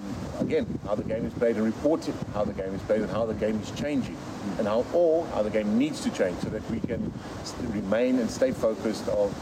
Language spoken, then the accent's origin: English; South Africa; first and foremost, I must always say that I am a South African.